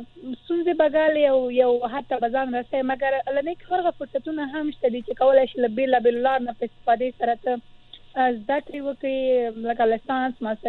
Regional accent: Afghanistan; ما ورته وویل چې زه افغانه یم، د افغانستان یم.

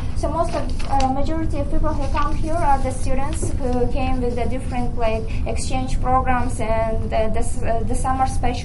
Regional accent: Kyrgyzstan; English is a second language; and I'm coming from Kyrgyzstan, and I'm very proud to present my country today.

